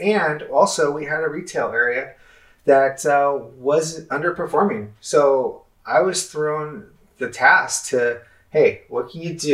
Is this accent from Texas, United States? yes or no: no; San Francisco, California, United States; I took my hometown, San Francisco, pulled together the leaders of the bike community